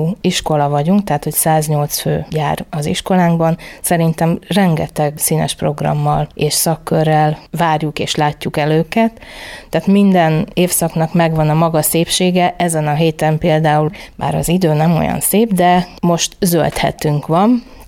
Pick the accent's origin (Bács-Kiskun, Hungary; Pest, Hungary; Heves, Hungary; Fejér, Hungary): Bács-Kiskun, Hungary; Kiskunhalas; Balota szállásról érkeztem, bár kiskunhalasi vagyok, de már 13. tanéve tanítok balota szálláson